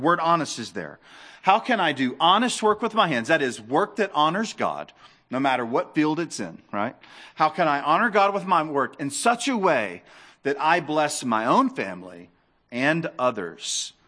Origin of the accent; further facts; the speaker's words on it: the South, United States; I'm from the South. It's not uncommon to, when you're driving through the South on country roads, to smell a dead skunk.